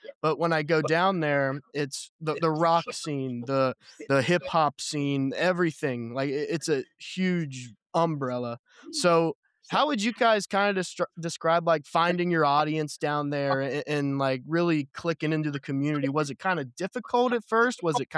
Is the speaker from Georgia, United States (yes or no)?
no; Cincinnati, Ohio, United States; I'm from Cincinnati. I'm 5 hours north.